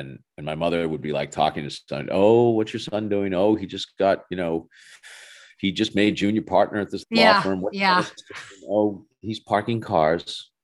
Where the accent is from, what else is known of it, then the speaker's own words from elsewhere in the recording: Dorchester, Massachusetts, United States; I grew up in Dorchester, Massachusetts.